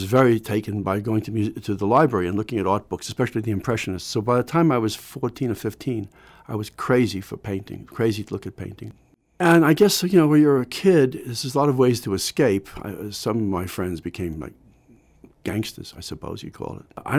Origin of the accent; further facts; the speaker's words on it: New York City, New York, United States; But I grew up in the Bronx in a very, what would they say, economically challenged circumstances, the PC term for it. I was raised in really almost dire poverty.